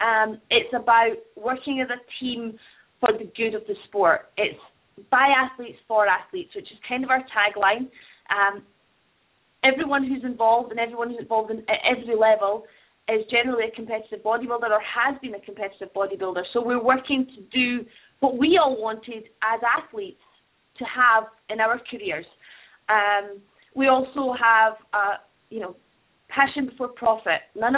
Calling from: Scotland, United Kingdom; I'm calling in from Scotland.

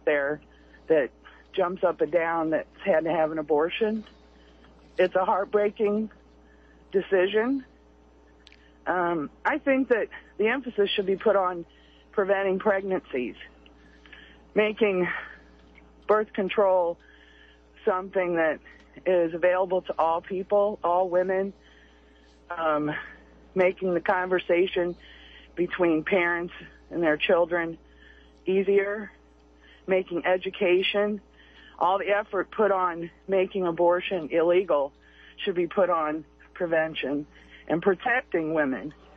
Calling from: Salem, United States; from Salem.

